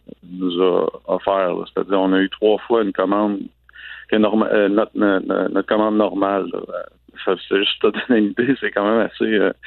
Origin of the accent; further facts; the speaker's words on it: Trois-Rivières, Quebec, Canada; on est d'ici, on est de Trois-Rivières.